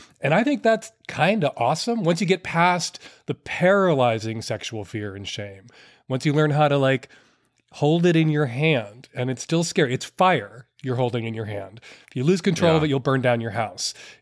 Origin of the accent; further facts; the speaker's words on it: Chicago, Illinois, United States; I grew up in Chicago, riding the bus, riding the subway, riding my bike along the lakefront